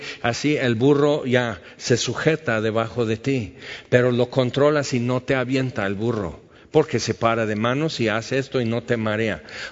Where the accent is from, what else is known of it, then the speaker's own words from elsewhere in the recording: California, United States; Ahora, en mi tierra, en lo que es California, los encinos y las encinas, ahí es diferente el encino que la encina.